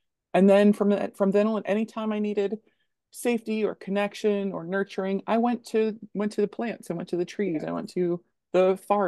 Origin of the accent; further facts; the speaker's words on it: Baltimore, Maryland, United States; So when we moved from Baltimore City to Baltimore County, there was a tree in our yard, and there was an azalea bush